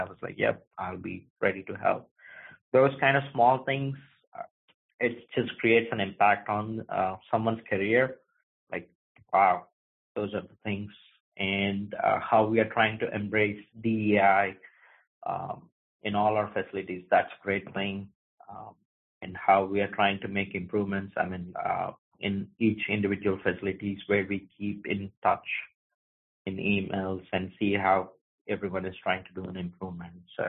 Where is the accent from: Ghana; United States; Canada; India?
India; it depends on my India trip too, because I can tell my wife if we are going to our hometown or my hometown, we're 3 miles away from the seacoast.